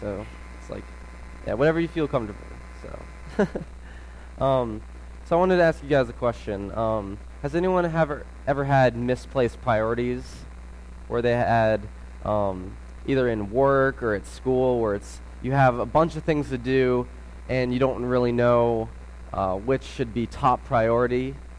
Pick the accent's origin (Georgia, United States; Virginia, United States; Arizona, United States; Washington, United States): Virginia, United States; also born or lived in Denver / Florida / California; I was born in Denver, Colorado. I moved to Florida, moved to California, and then moved to Virginia when I was six.